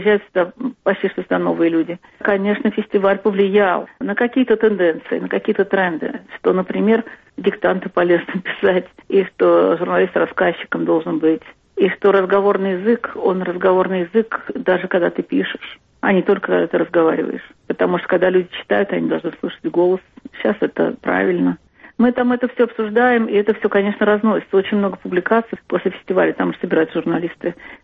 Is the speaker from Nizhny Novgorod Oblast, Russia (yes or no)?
yes; Nizhny Novgorod Oblast, Russia; Я нижегородка, это моя земля. Я стала почетным гражданином села Большое Болдино